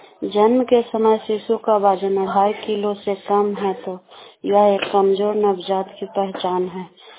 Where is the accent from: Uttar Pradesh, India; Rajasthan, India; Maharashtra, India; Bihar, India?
Bihar, India; Daniyawan; मैं दनियामा ब्लॉक के रहने वाली हूँ।